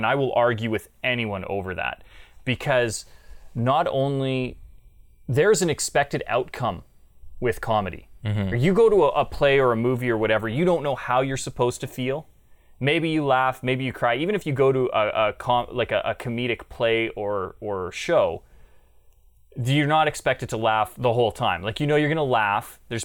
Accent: Canada; I'm Canadian

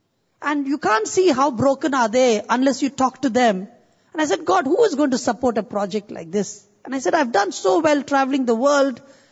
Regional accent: India; I want to tell you, I come from India.

